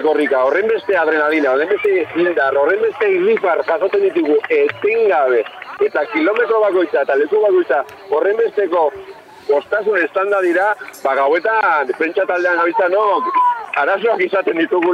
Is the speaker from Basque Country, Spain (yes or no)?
yes; Arrasate, Basque Country, Spain; now in Vitoria-Gasteiz, Spain; ni arrasatearra naiz, eta arrasdei pasatu zenean, ba, aldezarrean korrika ibili nintzen, eta bueno, gaur egun Gasteizen bizi naiz